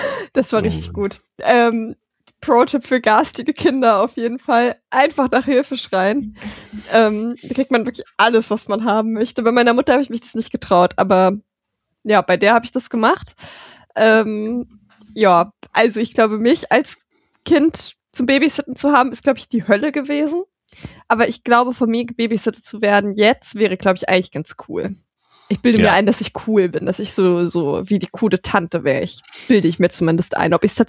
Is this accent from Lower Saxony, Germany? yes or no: no; Fulda, Hesse, Germany; born there; ich bin ja in Fulda geboren worden